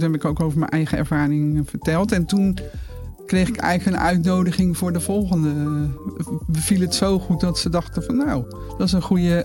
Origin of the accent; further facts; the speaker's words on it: Delft, South Holland, Netherlands; Ik ben 61 jaar en ik kom uit Delft.